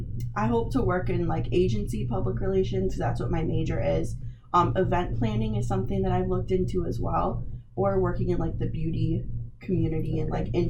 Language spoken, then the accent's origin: English; Shanahan, Illinois, United States; So I'm from Shanahan, Illinois. I went to Minooka Community High School.